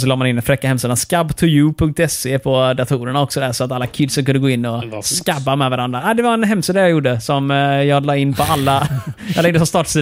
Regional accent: Malmö, Skåne, Sweden; Jag kom från Malmö och jag spelade vid pingis.

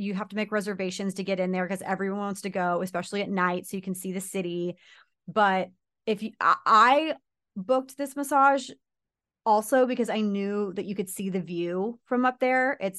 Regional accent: United States; obviously I'm American, so I'm thinking it through my lens

